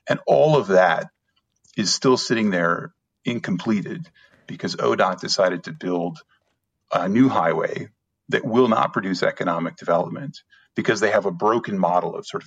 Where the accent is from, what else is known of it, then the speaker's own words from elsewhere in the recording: Ohio, United States; Now, I'm from Ohio originally